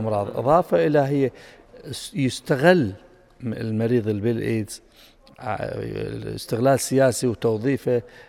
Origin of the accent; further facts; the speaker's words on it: Iraq; شغلة الإيد صعبة عندنا بالعراق